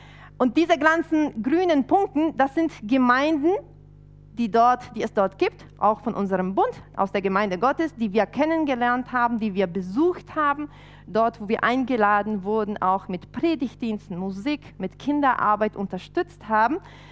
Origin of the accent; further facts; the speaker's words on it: Argentina; now in Germany; wir sind beide ursprünglich Argentinier, sind dann 2005 ich und 2008 ist mein Mann dann nach Deutschland gekommen